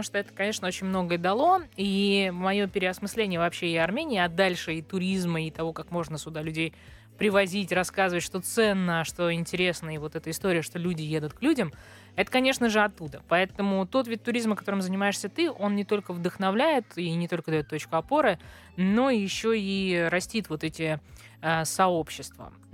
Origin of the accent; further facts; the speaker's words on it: Moscow, Russia; И вот я возвращаюсь из Лондона, нормальный такой московский ребенок со всеми вытекающими последствиями.